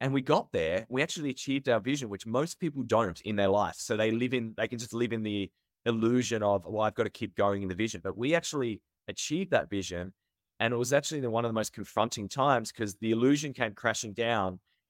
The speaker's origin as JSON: {"language": "English", "region": "Tasmania", "country": "Australia", "tie": "born or raised there", "said": "we didn't even have that exposure in where I grew up in Tasmania."}